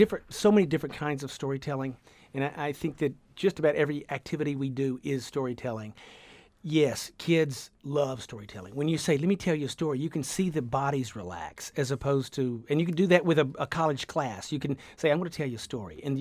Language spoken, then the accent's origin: English; the South, United States; accent: Southern; So I try to hold on to my Southern accent, but it's in there. But sometimes I sound almost Northern. When I go down South, they think I'm sound Northern.